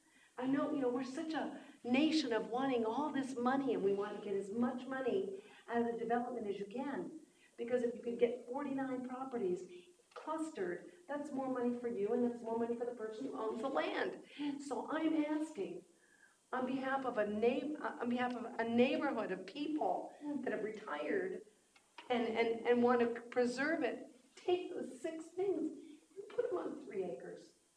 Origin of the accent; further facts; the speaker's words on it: New York, United States; When I grew up in New York, our backyards touched each other.